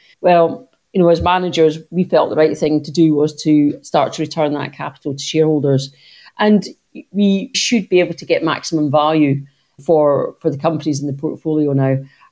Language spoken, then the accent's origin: English; Beauly, Scotland, United Kingdom; I was lucky to grow up in the Northern Highlands, north of Inverness, in a very small village called Bewley.